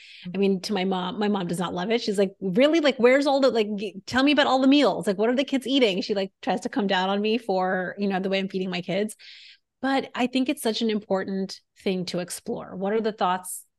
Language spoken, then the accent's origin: English; North India, India; I'm from North India. That's where I grew up, and I'm married to someone that's South Indian.